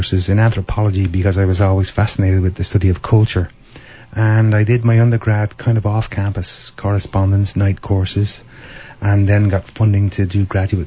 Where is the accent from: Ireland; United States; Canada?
Ireland; Ballyfermot, County Dublin; I'm from Ballyfermot, and I wasn't intentionally trying to be an ambassador.